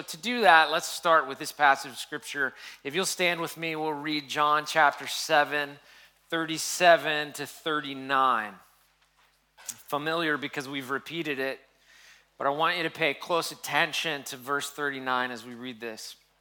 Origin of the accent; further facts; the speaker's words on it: the South, United States; I grew up in Southern Baptist, what I'm going to call traditional Southern Baptist churches in the South.